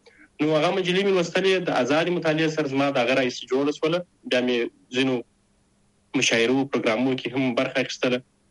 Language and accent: Pashto; Shajoy, Zabul, Afghanistan; born or raised there